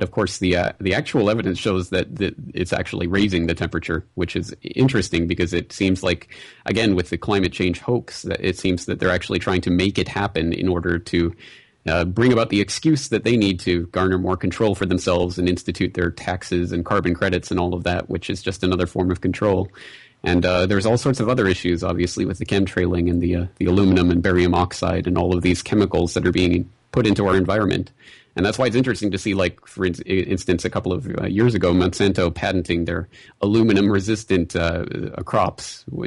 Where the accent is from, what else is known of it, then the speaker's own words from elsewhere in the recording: Canada; now in Japan; I'm Canadian, but I live in Japan.